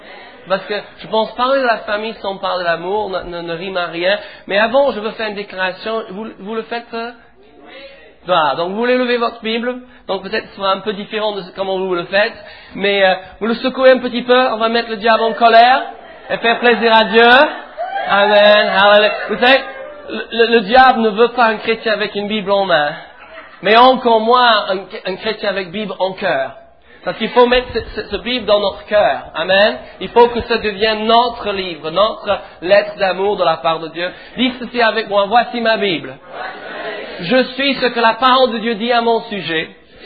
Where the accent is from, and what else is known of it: England, United Kingdom; French is a second language